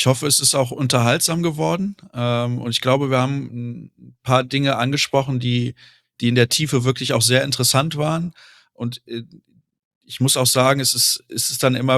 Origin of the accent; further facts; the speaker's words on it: Solingen, North Rhine-Westphalia, Germany; now in Dortmund, Germany; Ich bin damals noch sehr oft von meiner Heimatstadt Solingen nach Dortmund gependelt. Mittlerweile wohne ich ja hier.